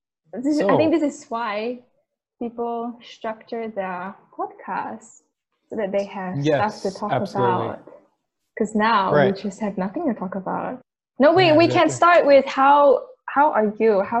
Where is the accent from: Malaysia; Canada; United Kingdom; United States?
Malaysia; I'm from Malaysia, and I'm still in Malaysia.